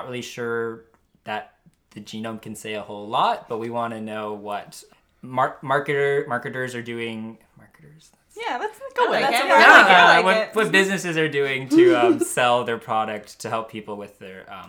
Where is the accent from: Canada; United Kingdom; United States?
Canada; even of as a Canadian, what kind of phone plan I should get.